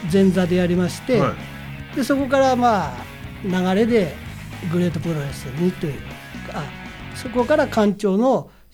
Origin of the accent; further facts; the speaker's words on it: Kanazawa, Ishikawa, Japan; 私北陸の、城下町、はい、石川県は金沢市でございます。